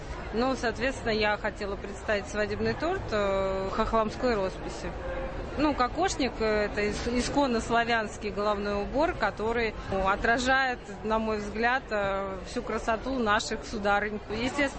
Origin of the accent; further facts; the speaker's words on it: Volgograd, Volgograd Oblast, Russia; я из Волгограда